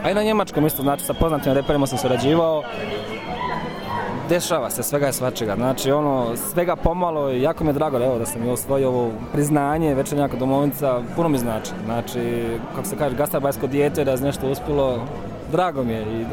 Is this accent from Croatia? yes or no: no; Posušje, Federation of Bosnia and Herzegovina, Bosnia & Herzegovina; now in Stuttgart, Germany; Porijeklom iz Hercegovine, živim i kraljujem u Stuttgartu. Porijeklom kan Donjeg Rakita, Posušje.